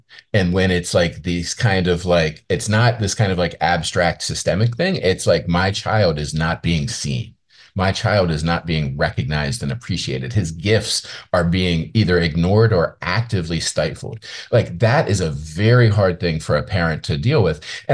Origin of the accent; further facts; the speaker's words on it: Penn Hills, Pennsylvania, United States; So like when I talk about growing up in Penn Hills, like I was a disruptive kid too.